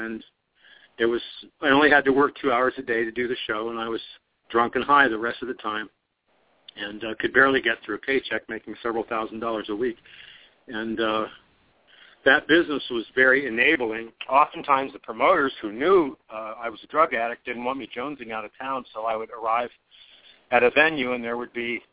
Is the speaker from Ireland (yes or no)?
no; Canton, Ohio, United States; I'm from Canton, Akron area in Ohio.